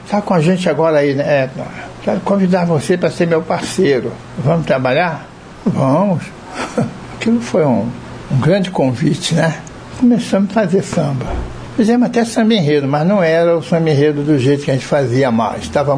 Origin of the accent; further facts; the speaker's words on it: Realengo, Rio de Janeiro, Brazil; Eu sou de Realengo, nascido e criado.